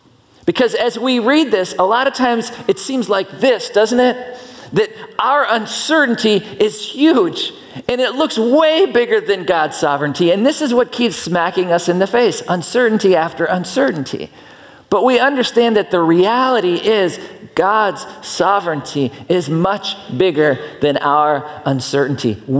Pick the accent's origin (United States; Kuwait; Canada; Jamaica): United States; Pennsylvania; I grew up in Pennsylvania. I drove a lot on ice and snow